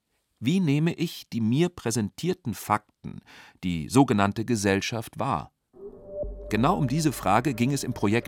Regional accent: St. Gallen, Switzerland; im Stadttheater meiner Heimatstadt St. Gallen

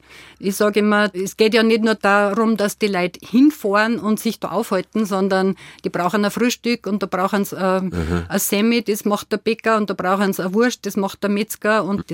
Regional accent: Obernberg am Inn, Upper Austria, Austria; also born or lived in Reichersberg; Geboren bin in Reichersberg am Inn und aufgewachsen bin in Obernberg am Inn.

